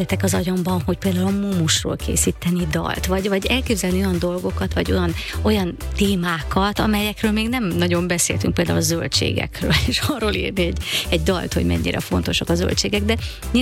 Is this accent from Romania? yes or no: yes; Székely Land, Romania; az a székely furfang, ami kis vidékünket úgymond nagyon-nagyon jellemzi.